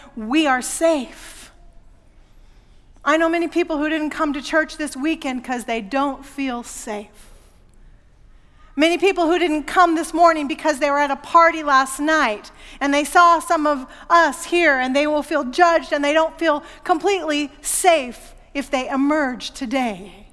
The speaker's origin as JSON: {"language": "English", "town": "Portland", "country": "United States", "tie": "born or raised there", "said": "I watched a story a couple of days ago from my hometown in Portland."}